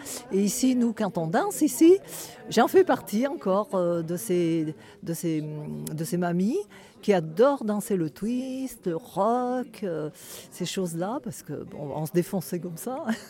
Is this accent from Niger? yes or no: no; Saint-Marcellin, Auvergne-Rhône-Alpes, France; Je venais pas du tout, je n'habitais pas à Grenoble, je venais du bas du Dauphiné sur la région de Saint-Marcelin.